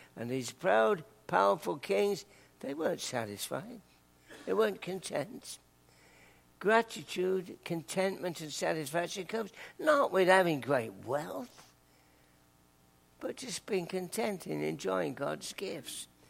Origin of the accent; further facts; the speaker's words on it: England, United Kingdom; I thought, I'm an Englishman.